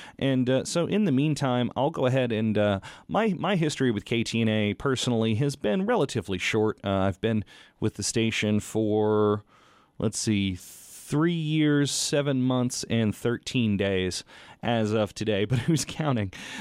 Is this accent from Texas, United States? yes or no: yes; Texas, United States; You know, growing up in Texas, I was not a big public radio listener.